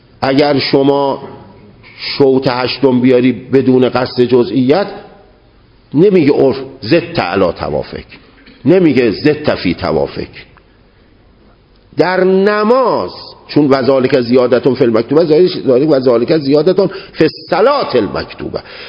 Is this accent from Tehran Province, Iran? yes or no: yes; Tehran, Tehran Province, Iran; شهر تهران، من تهرانی هستم، یکی از همشهری های ما تو تهران